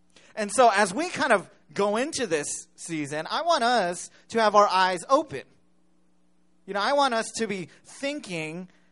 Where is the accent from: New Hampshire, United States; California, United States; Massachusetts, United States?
California, United States; Even though I grew up in California, right?